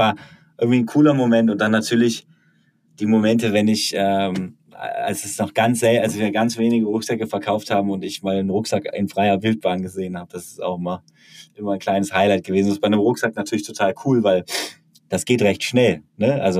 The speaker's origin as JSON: {"language": "German", "town": "Cologne", "region": "North Rhine-Westphalia", "country": "Germany", "said": "wir hier in Region Westdeutschland, Köln, so wo ich herkomme"}